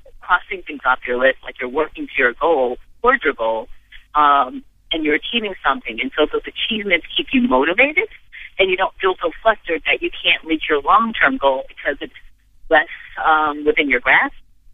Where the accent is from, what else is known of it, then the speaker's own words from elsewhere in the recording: Midwest, United States; You know what? I'm from the Midwest, and so, yes.